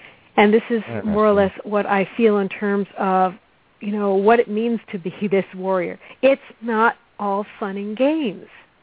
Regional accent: New York City, New York, United States; accent: New York twang; New York City.

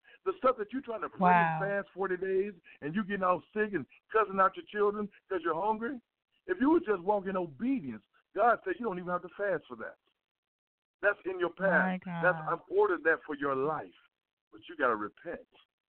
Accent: LaGrange, Georgia, United States; When I was a little boy growing up in LaGrange, Georgia, when I wanted apples, there was a lady that lived down the street from me

